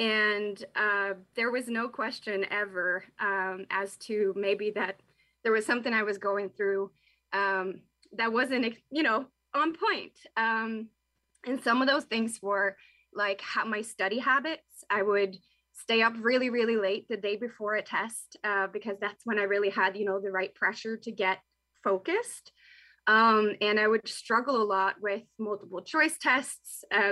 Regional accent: Norway; I'm 29 now and only really got diagnosed a couple years ago at 27. And growing up in Norway, we were, you know, I'm from a very small part of a very small town.

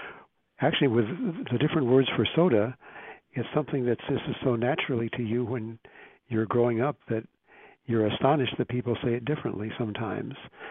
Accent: Chicago, Illinois, United States; I grew up in Chicago, and I said pop, and that seemed like the normal thing.

